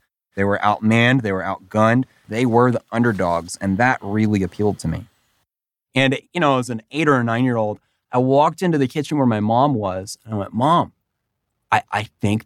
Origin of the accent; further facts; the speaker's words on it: Earth, Texas, United States; Like every time I tell people that I was from Earth, Texas, they'll just say, I'm from Earth too.